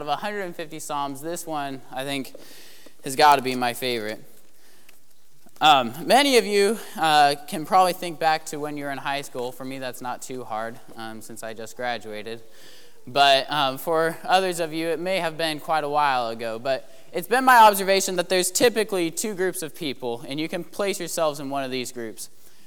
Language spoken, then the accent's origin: English; Kansas, United States; probably because I'm from Kansas, and we don't see a lot of that around here.